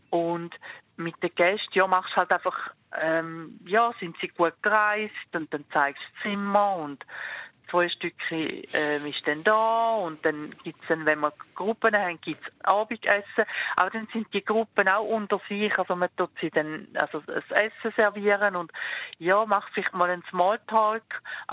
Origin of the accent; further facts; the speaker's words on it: Bischofszell, Thurgau, Switzerland; moved away; also born or lived in Winterthur; also aufgewachsen bin ich in Bischofszell im Kanton Thurgau und das ist ja auch ein kleines Städtchen